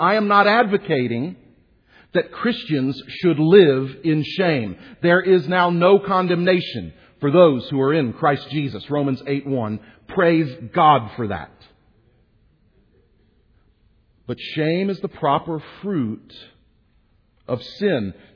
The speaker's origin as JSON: {"language": "English", "town": "Houston", "region": "Texas", "country": "United States", "said": "Now, I'm from Houston, Texas. We had a fig tree in our backyard."}